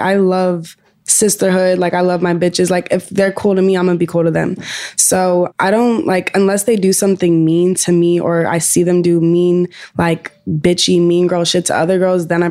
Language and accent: English; Atlanta, Georgia, United States; Like we are both from Atlanta